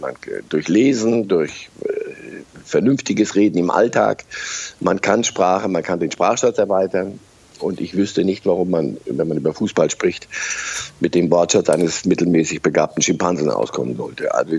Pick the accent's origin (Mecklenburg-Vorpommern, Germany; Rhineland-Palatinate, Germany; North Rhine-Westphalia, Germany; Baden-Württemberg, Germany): Rhineland-Palatinate, Germany; Kaiserslautern; also born or lived in Lower Silesia, Poland / Israel; Also ich bin geboren in Niederschlesien, in Polen, bin dann mit sehr frühen Jahren nach Israel gegangen für 2 Jahre und dann in Kaiserslautern gelandet mit knapp 8 Jahren.